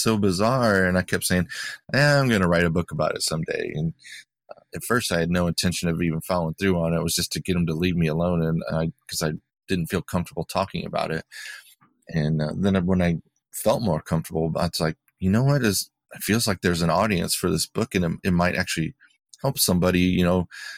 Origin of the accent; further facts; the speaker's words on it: Willard, Ohio, United States; relocated from Willard, Ohio, my hometown, all the way down to Texas.